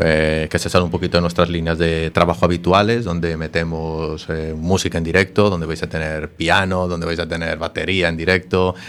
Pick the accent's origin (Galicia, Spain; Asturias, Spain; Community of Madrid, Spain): Galicia, Spain; A Coruña; primero soy de Monte Alto, muy cerrado, así que la playa de San Amaro para mí es mágica. Es la playa de mi niñez, donde iba de pequeño con mi familia